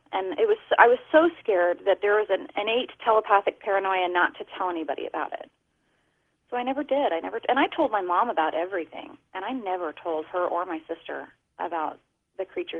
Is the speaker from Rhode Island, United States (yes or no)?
no; Missouri, United States; and I grew up in Missouri, so it was pretty hot in the summers.